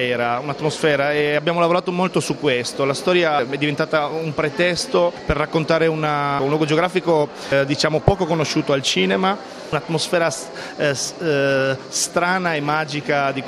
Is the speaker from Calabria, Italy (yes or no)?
no; Gorizia, Friuli-Venezia Giulia, Italy; Io vengo dal Friuli Venezia Giulia, sono di Gorizia.